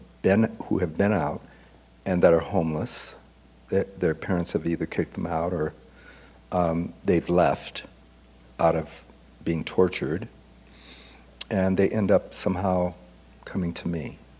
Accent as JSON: {"language": "English", "town": "Chicago", "region": "Illinois", "country": "United States", "tie": "born or raised there", "said": "Okay, well, I grew up in Chicago in the ghetto. In the ghetto."}